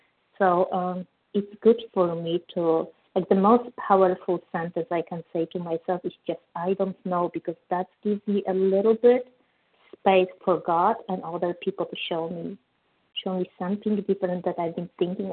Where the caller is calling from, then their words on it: California, United States; I'm calling from California.